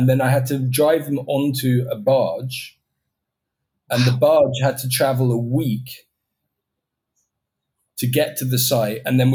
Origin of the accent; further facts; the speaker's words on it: England, United Kingdom; I thank my stars every day as an English person to know so much about European politics, particularly now.